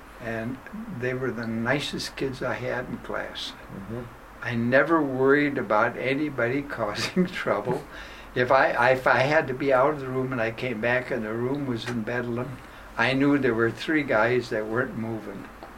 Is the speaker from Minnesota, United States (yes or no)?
yes; Owatonna, Minnesota, United States; this was Owatonna, my hometown, and got a job teaching in my home high school.